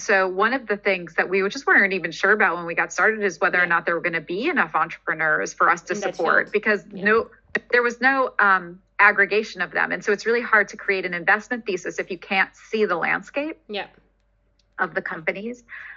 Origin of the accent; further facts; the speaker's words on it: Brooklyn, New York, United States; and you know, from there, from growing up in Brooklyn, I went into engineering